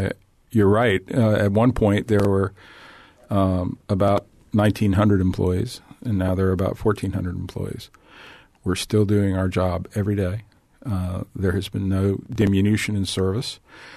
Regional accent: Hialeah, Florida, United States; And I'm from South Florida.

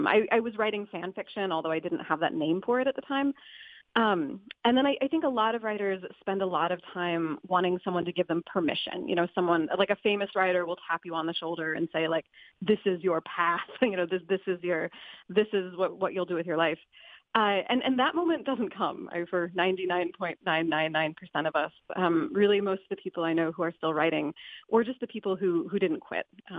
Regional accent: Michigan, United States; also born or lived in Arizona; I grew up in Michigan, but had been living in Arizona, and then I got the call that I got a job here at Grand Valley State University, and moved here to Grand Rapids

